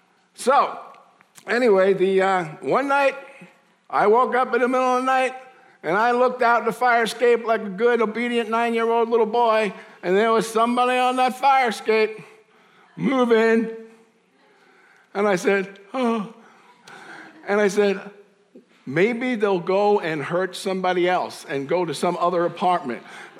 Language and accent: English; New York City, New York, United States; So my job as a 9-year-old, growing up in New York, we had a 1-bedroom apartment, and my mother and father slept outside on a couch in the living room, New York City living.